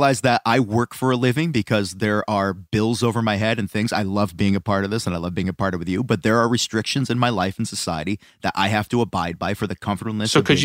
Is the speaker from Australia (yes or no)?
no; Scotland, United Kingdom; I can't help it that I'm Scottish and I have red in my beard.